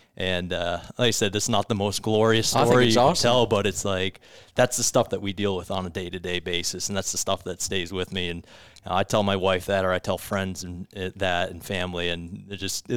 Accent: Pennsylvania, United States; also born or lived in Allegheny; No, I grew up in Wayne County. Pennsylvania, Wayne County, up in the northeast. And then I was living down in Allegheny for a couple of years before I went to Butler.

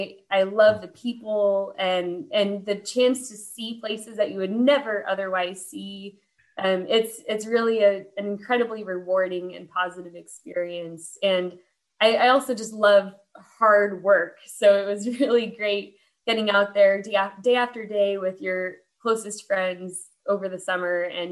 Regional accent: Temecula, California, United States; So I grew up in Temecula in Southern California, which is an area surrounded by chaparral covered hills.

